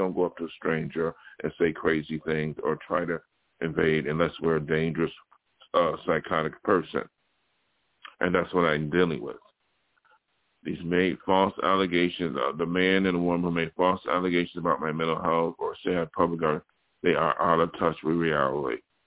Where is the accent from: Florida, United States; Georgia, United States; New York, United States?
New York, United States; somebody I knew from my hometown in New York State, and they came out here